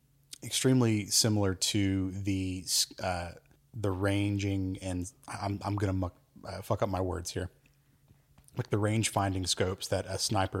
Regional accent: Atlanta, Georgia, United States; Because we're from Atlanta.

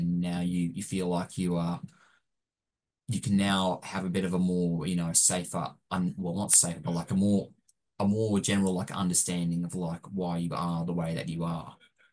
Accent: Australia; And I think, yeah, I am. I'm just a Australian on my own terms.

